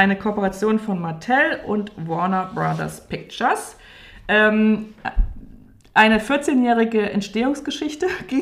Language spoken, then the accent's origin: German; East Germany, Germany; Ich komme aus der DDR und ich war 9, als die Mauer gefallen ist.